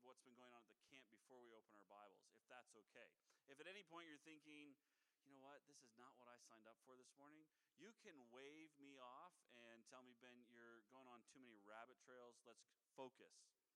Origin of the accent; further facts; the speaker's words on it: Moncton, New Brunswick, Canada; And my mom and dad, we grew up in Moncton, New Brunswick, and they're still there.